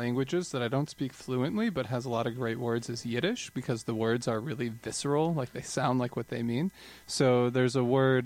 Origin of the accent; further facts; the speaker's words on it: United States; being my American self, I was like, that's BS.